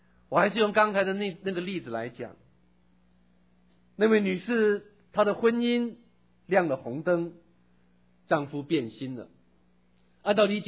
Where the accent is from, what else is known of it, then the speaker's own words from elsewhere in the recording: China; 我们中国人所说的对症下药，对不对？